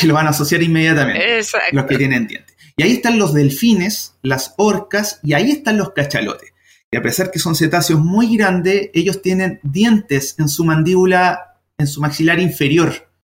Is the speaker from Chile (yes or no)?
yes; Chile; me identifico como chileno promedio, así como más gordito, más chiquitito.